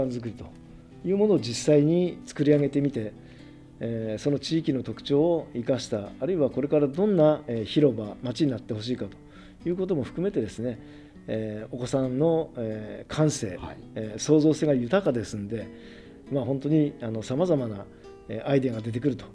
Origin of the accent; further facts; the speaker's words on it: Toyama, Japan; そして地元富山のチンドンマンがですね